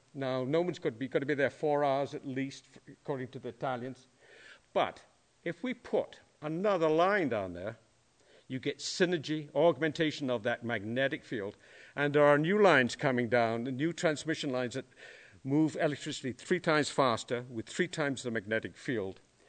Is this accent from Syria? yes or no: no; Scotland, United Kingdom; moved away as an adult; now in United States; As a Scotsman, I love this country. I'm American now. Because back in Scotland, I couldn't do this.